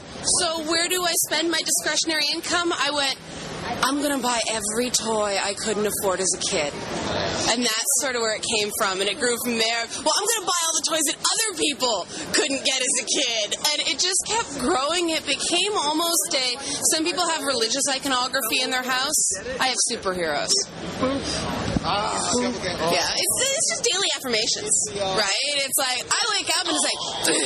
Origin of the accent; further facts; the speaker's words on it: Toronto, Ontario, Canada; I grew up in the James Finch area of Toronto. I went to C.W. Jeffries.